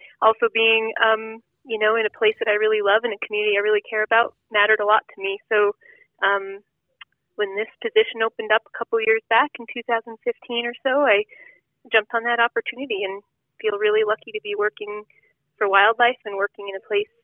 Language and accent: English; Wyoming, United States; So I'm literally only about 30 miles from where I grew up, but it just happens to be over the mountain range.